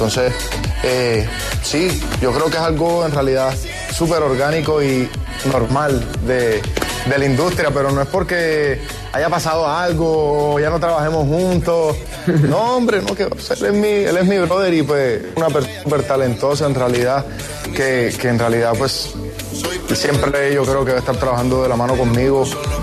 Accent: Montería, Córdoba, Colombia; Mi tierra.

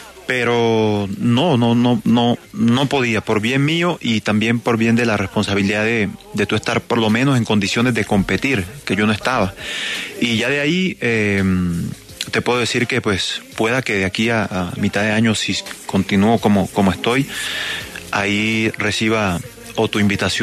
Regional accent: Chocó, Colombia; poder dedicárselo a mi tierra natal, Chocó.

